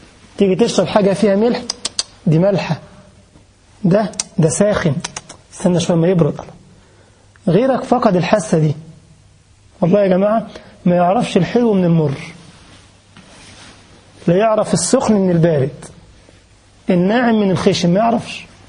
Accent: Egypt; أنا أعرف ناس عندنا في مصر بيصلوا الجمعة كل جمعة في الحرم المكي

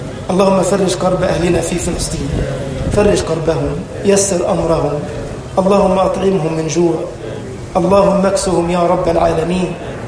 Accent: Egypt; اجعل بلدنا مصر أمنا أمانا، سخاء رخاء.

